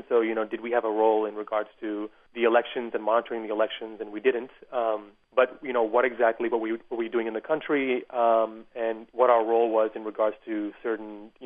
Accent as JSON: {"language": "English", "country": "United States", "said": "I'm an American citizen sort of raised in this country"}